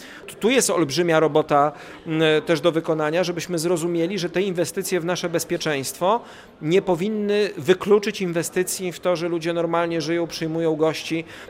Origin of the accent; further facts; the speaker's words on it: Białystok, Podlaskie Voivodeship, Poland; Ja jestem z Białegostoku, przecież tego nie ukrywam.